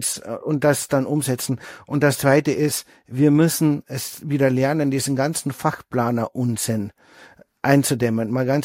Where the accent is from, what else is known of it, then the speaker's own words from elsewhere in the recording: Austria; Ich bin in Österreich im Bauernhaus aufgewachsen.